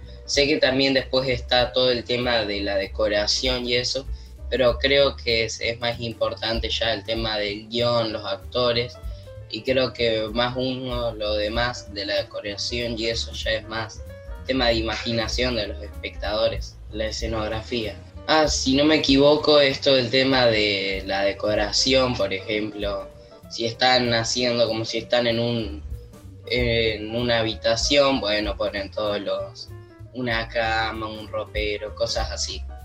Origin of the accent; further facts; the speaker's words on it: Los Toldos, Buenos Aires Province, Argentina; soy de Los Toldos. Voy a la secundaria técnica y tengo 12 años.